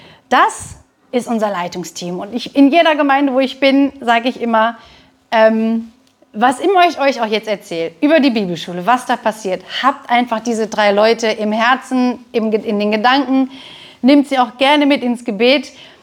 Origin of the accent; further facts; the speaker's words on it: Mönchengladbach, North Rhine-Westphalia, Germany; also born or lived in Viersen; Also, ich bin in Viersen geboren. Wer nachgucken möchte, in meinem Pass steht tatsächlich geboren in Viersen, dann aber gezogen nach Mönchengladbach, in Mönchengladbach aufgewachsen.